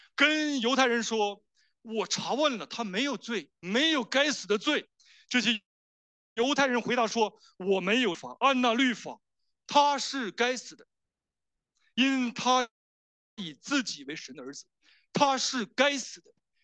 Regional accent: China; 那我们中国人呢，很喜欢宫廷剧啊

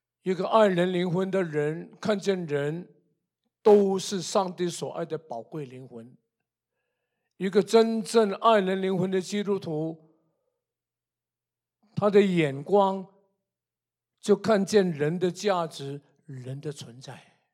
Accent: Canada; 我们加拿大人讲话后面就喜欢一个哎的

